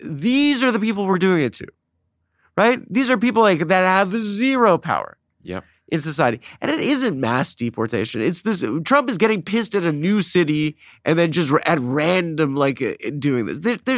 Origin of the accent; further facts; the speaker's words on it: Southwest, United States; I grew up in the Southwest and I grew up around a lot of Latinos